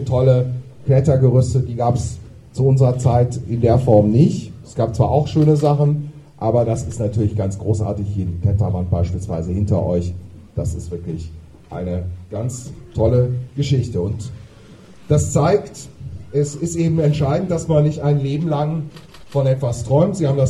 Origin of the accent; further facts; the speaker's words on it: Rhineland, Germany; Ich habe natürlich als Rheinländer mich erstmal schlau machen müssen, was das heißt